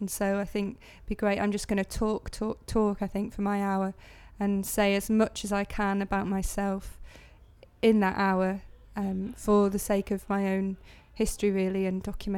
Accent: Preston, North West England, United Kingdom; now in London, United Kingdom; I'm 26 years old and I'm originally from Preston in Lancashire, but currently living in London and have been for the past 2 years.

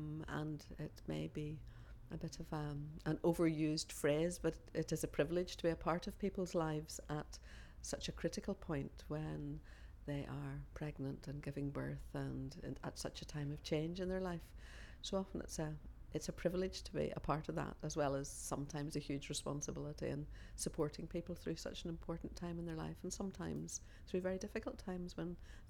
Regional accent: Northern Ireland, United Kingdom; My age is 59 and I'm from Northern Ireland.

